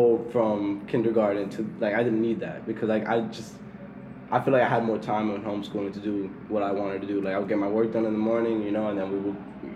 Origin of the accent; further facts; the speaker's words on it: Miami Shores, Florida, United States; I had a good childhood. I was raised in Miami Shores.